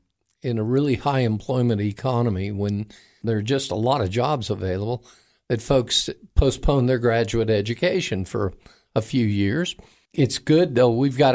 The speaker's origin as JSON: {"language": "English", "region": "Florida", "country": "United States", "tie": "born or raised there", "said": "back even when I was in high school in Florida. I grew up near the Kennedy Space Center, and I had a physics professor who was a wild man"}